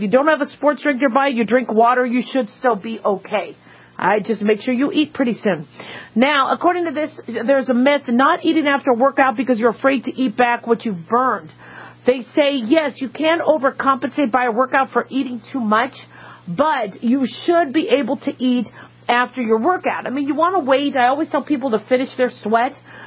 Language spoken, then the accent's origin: English; Phoenix, Arizona, United States; also born or lived in Los Angeles, United States; I grew up in Phoenix, Arizona. I was born in L.A., California, moved when I was a kid to Phoenix, Arizona. So pretty much grew up there.